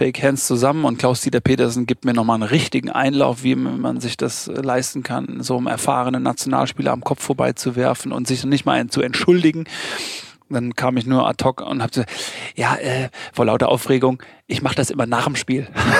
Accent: Bavaria, Germany; Ich bin genau in diesem am Untermain groß geworden, sprich in meinem Heimatverein TuS Bobernburg, im Nachbarverein TV Großwallstadt.

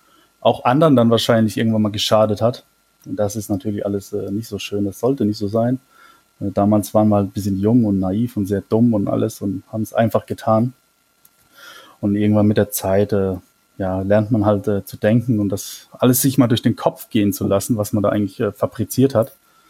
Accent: Mannheim, Baden-Württemberg, Germany; ich komme aus Mannheim gebürtig. Ich bin auch in einem Stadtteil von Mannheim groß geworden, der jetzt ja nicht unbedingt der Beste ist

